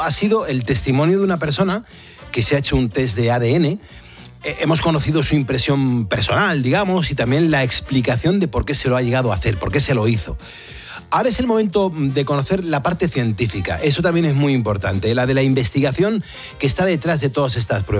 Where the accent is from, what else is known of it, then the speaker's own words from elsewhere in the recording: Spain; un buen crisol, es verdad, bueno, para eso somos españoles y somos muy grandes.